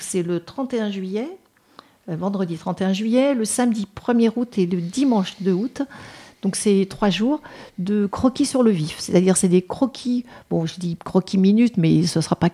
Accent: Paris, Île-de-France, France; donc moi je suis parisienne et banlieusarde, donc le métro fait partie de ma vie.

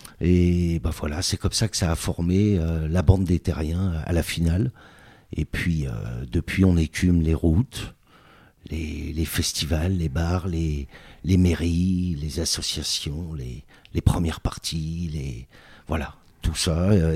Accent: Paris, Île-de-France, France; Alors pour ma part, moi je viens de Paname, je suis parisien, je suis né à Pigalle.

